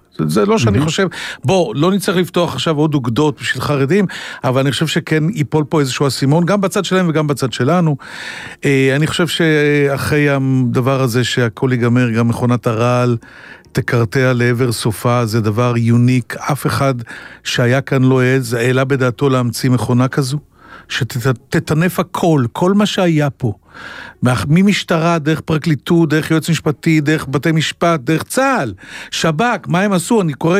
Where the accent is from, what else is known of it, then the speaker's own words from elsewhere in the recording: Holon, Tel Aviv District, Israel; אנחנו עירוניים, אני מחולון בכלל.